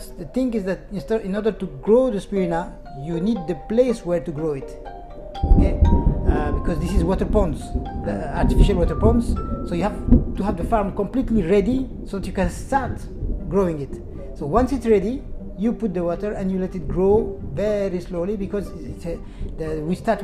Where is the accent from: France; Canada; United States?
France; moved away as an adult; now in Malaysia; I'm a French expatriate. I live in Malaysia for a few years now, six, seven years. I grew up in France, then I studied there, and I worked in the Middle East.